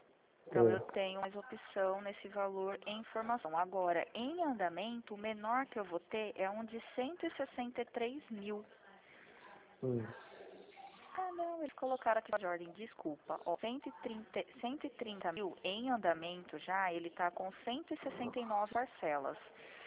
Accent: Santa Bárbara, São Paulo, Brazil; Eu sou de Santa Bárbara, para dizer a verdade.

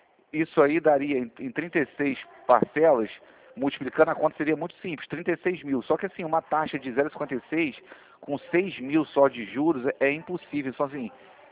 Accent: Rio de Janeiro, Brazil; eu sou carioca.

